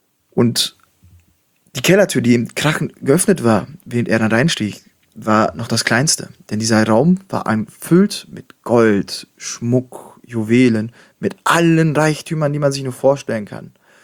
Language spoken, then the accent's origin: German; Schwerte, North Rhine-Westphalia, Germany; Das war eine kleine Geschichte aus meiner Heimatstadt Schwerte.